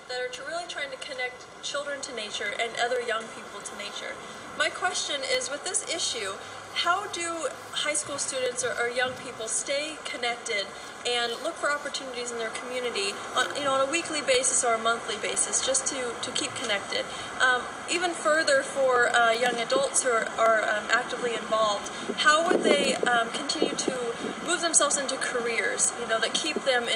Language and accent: English; Vancouver, Washington, United States; and I'm from Vancouver, Washington.